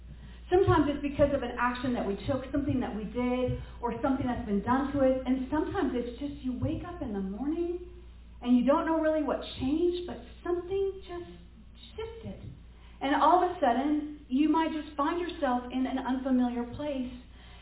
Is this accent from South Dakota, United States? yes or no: no; California, United States; And I know I talk really fast because I'm really from California, and I'm sorry.